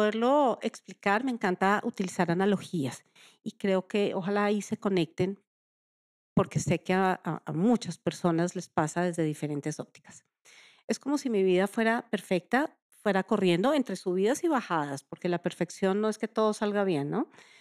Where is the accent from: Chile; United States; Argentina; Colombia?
Colombia; una mujer colombiana, una mujer que ama socializar